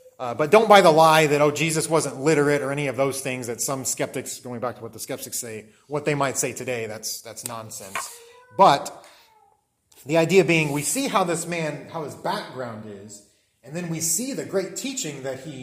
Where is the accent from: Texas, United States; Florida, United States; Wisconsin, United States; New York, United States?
Florida, United States; also born or lived in Indianapolis, Indiana; I was born in Indianapolis, Indiana. I lived there until I was about 11, but ever since then, I've lived in Florida.